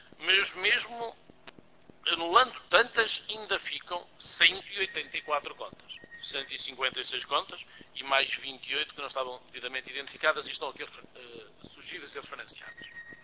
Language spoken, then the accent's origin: Portuguese; Coimbra, Centro, Portugal; eu que sou de Coimbra, ainda por cima, natural, e que também é a minha universidade